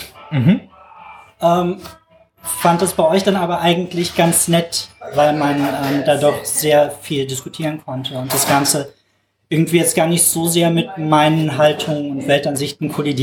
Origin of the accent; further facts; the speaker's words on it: Rhineland, Germany; Ich muss allerdings dazu sagen, eigentlich bin ich Rheinländer und darum ganz harmlos.